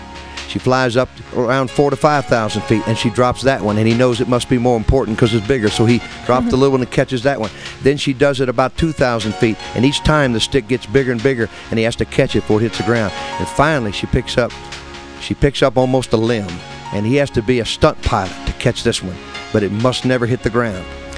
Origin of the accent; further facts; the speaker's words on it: Alabama, United States; because I am from Alabama and I love Alabama.